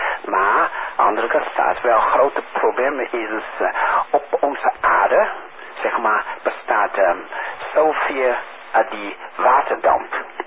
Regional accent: Netherlands; Dus toen ik kreeg vragen, hey, waar kom je vandaan? En toen ik zeg, ik kom van Nederland.

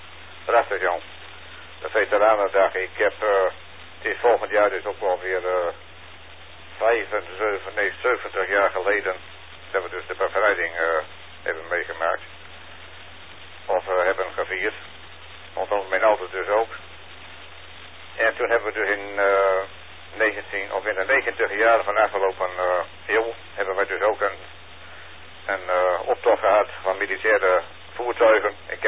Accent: Groningen, Netherlands; Ik zei, ik ben een Groninger.

